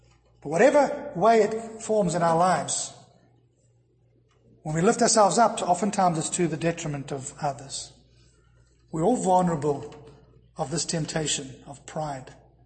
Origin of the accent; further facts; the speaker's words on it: South Africa; Growing up in South Africa, we knew all about that in the history.